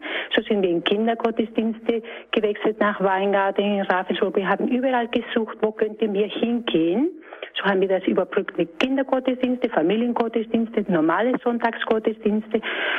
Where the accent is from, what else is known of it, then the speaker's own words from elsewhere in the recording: Spain; ich bin selber Spanierin, natürlich traditioneller Glaube